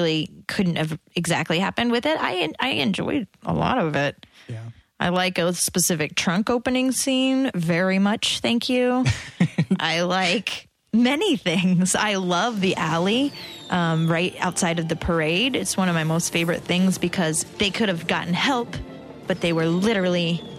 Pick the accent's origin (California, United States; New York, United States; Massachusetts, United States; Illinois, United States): Illinois, United States; I'm from Illinois. I've never seen a person dressed like that in my life.